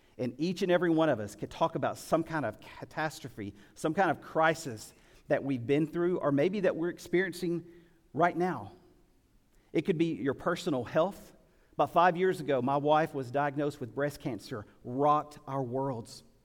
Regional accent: Warren, Arkansas, United States; I grew up in South Arkansas, little town called Warren, Arkansas, South Arkansas, land of tall pines and pink tomatoes.

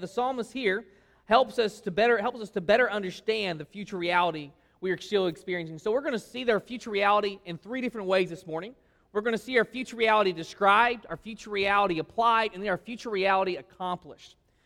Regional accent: White Hall, Arkansas, United States; also born or lived in Texas; We're both from Arkansas, born and brought up in Whitehall, Arkansas. So Arkansas is our home.

